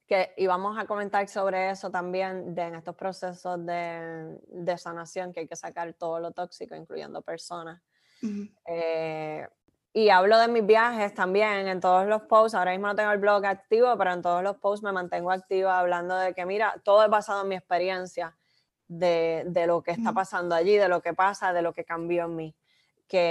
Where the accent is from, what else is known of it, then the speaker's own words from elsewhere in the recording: Puerto Rico; creo que somos las primeras boricuas en hacerlo.